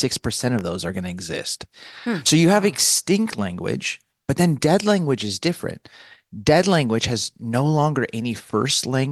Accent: California, United States; moved away as an adult; recruited me to leave my home state of California to come to the Midwest and join the staff at Willow Creek.

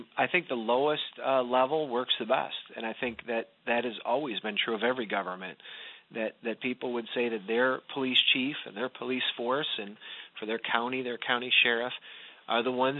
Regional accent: Michigan, United States; And we spend more in most states, in my home state of Michigan, than we do in higher education.

